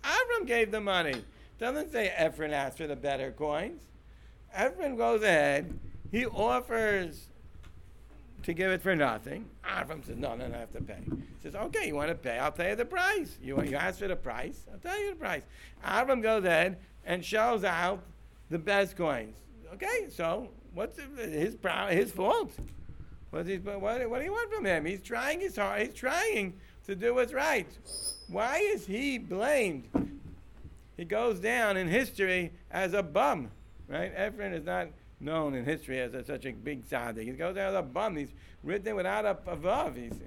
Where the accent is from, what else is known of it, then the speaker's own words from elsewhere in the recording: United States; I'm a stranger. I'm an American. I don't belong to this shul.